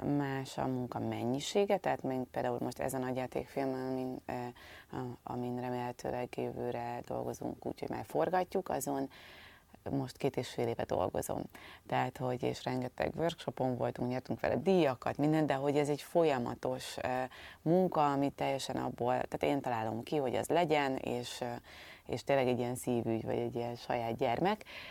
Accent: Szentendre, Pest, Hungary; igazából Szentendrén játszódik egyébként a történet, és én ott nőttem fel, mert nekem a nagymamám szerb volt, és ott volt egy nyaralunk

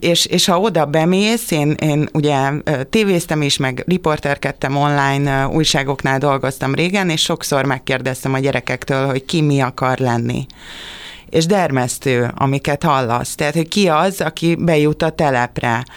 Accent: Csepel, Budapest, Hungary; vagy amikor eljönnek Cseperre, arra a kertvárosba, ahonnan én származok, ahol én születtem, arra is mindig azt kapom, hogy hát ez nem is Csepel

